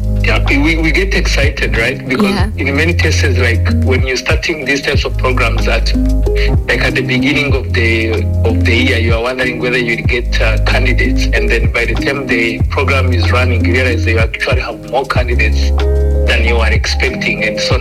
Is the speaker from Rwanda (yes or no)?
yes; Rwanda; English is a second language; now in Canada; I grew up in a different economic context. I grew up in Rwanda, and getting an opportunity to even bring my idea to life was impossible.